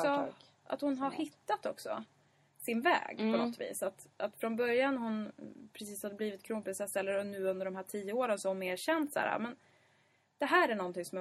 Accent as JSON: {"language": "Swedish", "town": "Sundsvall", "region": "Västernorrland County", "country": "Sweden", "said": "Sundsvall. Mm, det är några som har undrat var vi kommer ifrån."}